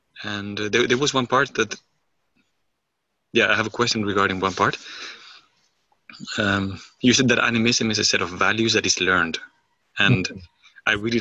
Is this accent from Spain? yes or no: yes; Spain; English is a second language; now in Germany; I'm calling from Germany and I'm from Spain.